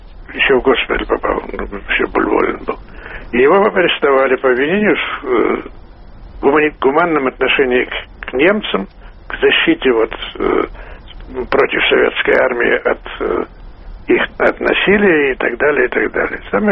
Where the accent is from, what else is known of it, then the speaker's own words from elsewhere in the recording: Kyiv, Ukraine; now in Moscow, Russia; я приехал в Сокольники из Киева. Я школу кончал в Киеве, немецкую, потом учился на рафаке, потом приехал в Москву